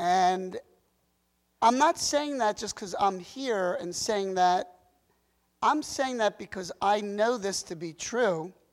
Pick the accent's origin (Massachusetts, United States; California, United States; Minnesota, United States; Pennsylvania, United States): Pennsylvania, United States; Philadelphia; But something happened to me. I grew up in Northeast Philadelphia.